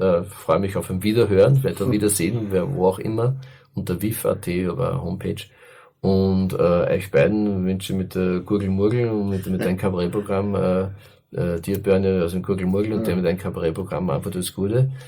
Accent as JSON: {"language": "German", "town": "Enns", "region": "Upper Austria", "country": "Austria", "tie": "born or raised there", "said": "das war mir ein ganz großes Anliegen für meine Heimatstadt Enz"}